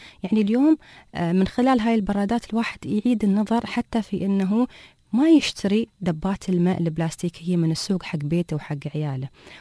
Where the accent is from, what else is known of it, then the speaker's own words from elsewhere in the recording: Dubai, United Arab Emirates; عندنا في دبي